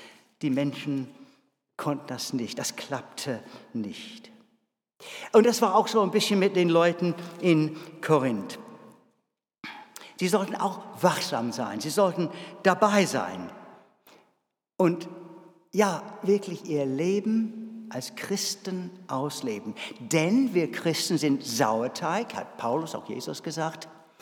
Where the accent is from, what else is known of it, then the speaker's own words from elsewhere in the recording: England, United Kingdom; German is a second language; was so mich als Engländer besonders so interessant finde